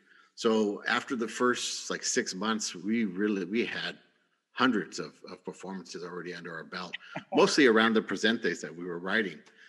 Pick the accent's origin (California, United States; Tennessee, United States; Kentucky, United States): California, United States; San Bernardino; And since I was a Chicano from San Bernardino